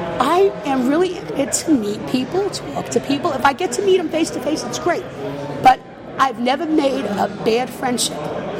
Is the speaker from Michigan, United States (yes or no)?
no; Queens, New York, United States; I come from Queens, New York. In world, I live in Lemonsport.